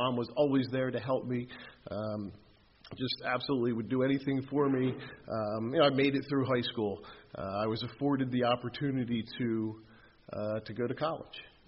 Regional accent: Newtown, Pennsylvania, United States; I'm actually from Newtown, but I got sober in Bristol and in Levittown, and that's where I spend most of my time. So I kind of identify with being from Bristol.

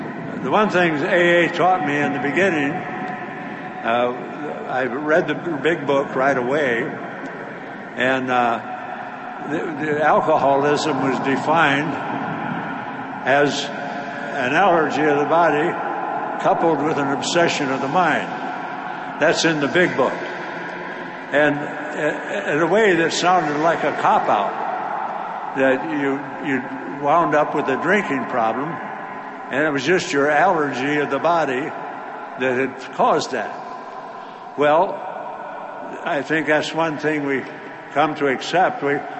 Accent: Nebraska, United States; And I'm from Nebraska, and I had wound up, I had wound up back in my hometown, leeching off my mother and stepdad

